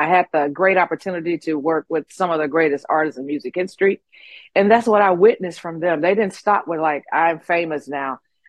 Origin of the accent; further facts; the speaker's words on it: Memphis, Tennessee, United States; now in Nashville, United States; Well, I've been in Nashville for 26 years. So I moved from Memphis 26 years ago.